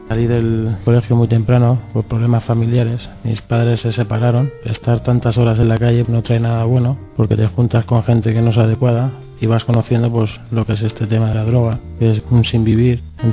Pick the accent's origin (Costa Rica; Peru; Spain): Spain